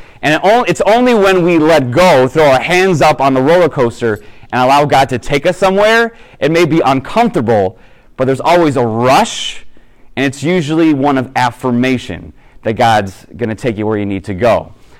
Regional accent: Garfield Heights, Ohio, United States; So I grew up in Garfield Heights, not too far from here, and I went to Catholic grade school, high school.

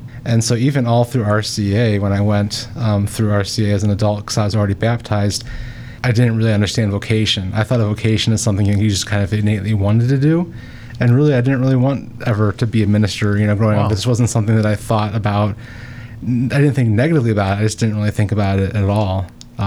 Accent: Mentor, Ohio, United States; So I'm originally from Mentor, Ohio.

